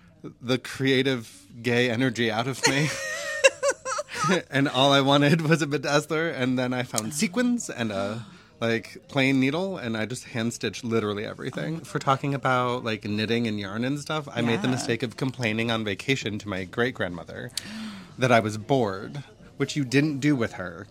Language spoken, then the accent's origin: English; Rochester, New York, United States; born and raised in Rochester, New York.